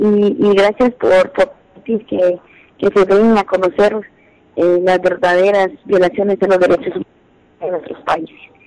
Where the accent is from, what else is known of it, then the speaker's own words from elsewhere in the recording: Guatemala; porque creemos que todos somos guatemaltecos